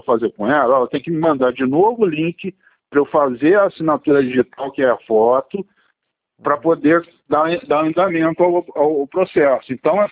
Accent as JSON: {"language": "Portuguese", "region": "Rio de Janeiro", "country": "Brazil", "moved": "as an adult", "said": "Eu sou do Rio de Janeiro, né? Aposentei, sou policial, aposentei e estou morando, já estava morando aqui em Minas."}